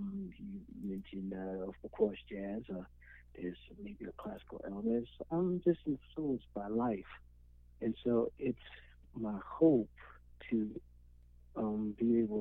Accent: Baltimore, Maryland, United States; Well, you know, growing up in Baltimore, there was always music in the house. My father plays piano, my mom sang.

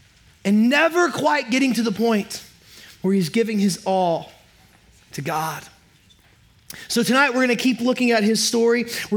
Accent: Indiana, United States; So when I was growing up, I grew up in Indiana, and Indiana is a state where we play a lot of basketball.

